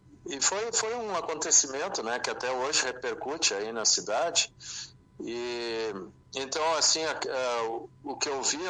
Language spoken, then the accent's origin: Portuguese; Porto Alegre, Rio Grande do Sul, Brazil; also born or lived in Canoas / Londrina; Eu sou canoense de nascimento, nasci em Canoas, né? Fui criado em Porto Alegre. E exerci a maior parte da minha vida profissional em Londrina, no Paraná.